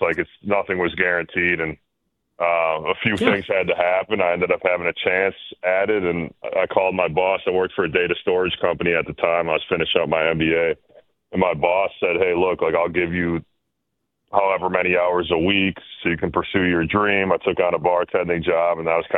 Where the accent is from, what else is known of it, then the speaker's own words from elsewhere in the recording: Appleton, Wisconsin, United States; Yeah, I'm from Appleton, so I'm near Green Bay.